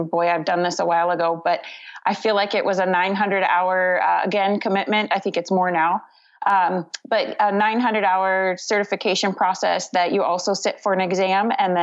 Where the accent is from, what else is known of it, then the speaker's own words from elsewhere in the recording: Cincinnati, Ohio, United States; born there; now in Westfield, United States; I am 38 years old and I was born in Cincinnati, Ohio, but my husband brought me to Indiana and we currently live in Westfield, Indiana, just north of Indianapolis.